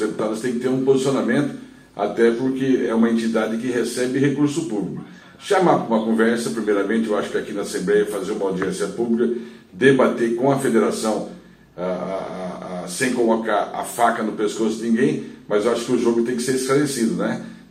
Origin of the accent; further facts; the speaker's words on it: Corumbá, Mato Grosso do Sul, Brazil; A minha terra, Corumbá, é um celeiro de jogadores, sempre foi